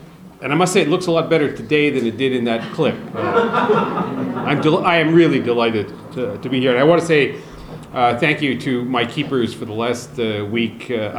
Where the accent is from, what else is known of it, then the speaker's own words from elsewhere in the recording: Canada; As I said, I'm Canadian, and I did what Canadians do.